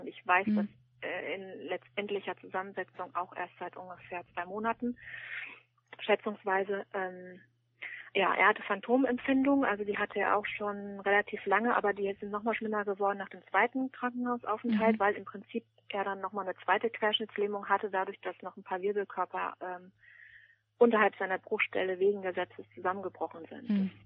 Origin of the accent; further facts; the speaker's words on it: North Rhine-Westphalia, Germany; ich komme ja aus dem Ruhrgebiet, also sorry, wenn man das jetzt so hört, ne?